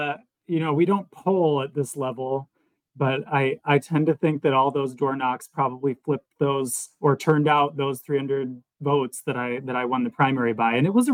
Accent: Eau Claire, Wisconsin, United States; I was born and raised here in Eau Claire, and that's where I live.

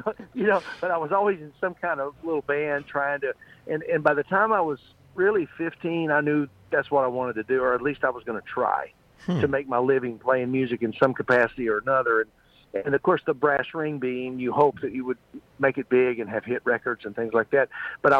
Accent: Texas, United States; also born or lived in De Queen, Arkansas; Okay, I was born in a very, very small town in Arkansas called Dequeen. which is about 50 miles north of Texarkana, which is right on the Texas-Arkansas line, you know. And but when I was very young, my family moved to Te

